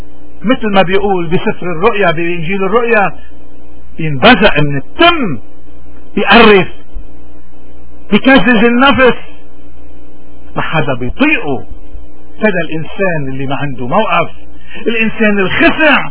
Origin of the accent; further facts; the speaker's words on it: Lebanon; نحن كلبنانيين اليوم، نحن رغم كل المآسي اللي عم نمر فيها